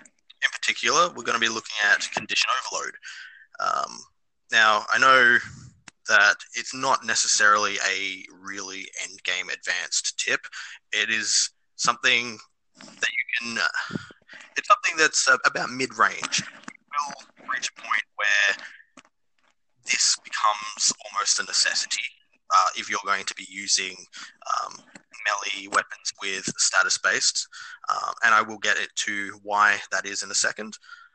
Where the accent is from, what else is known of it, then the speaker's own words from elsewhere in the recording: Australia; I'm Australian, all right? Don't hold against me.